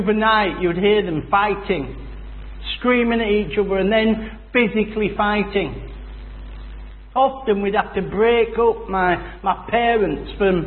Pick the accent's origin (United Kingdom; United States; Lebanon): United Kingdom; Yorkshire and the Humber; And so, as I grew up in West Yorkshire, my life quickly became a little bit like my dad's, really